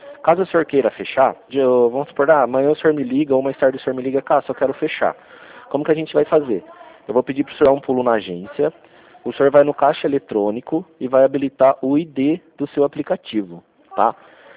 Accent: Rio Claro, São Paulo, Brazil; Eu sou de Rio Claro.

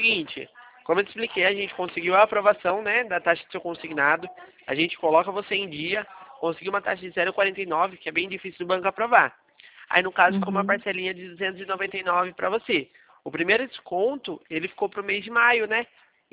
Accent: Araras, São Paulo, Brazil; como eu sou aqui de Araras também

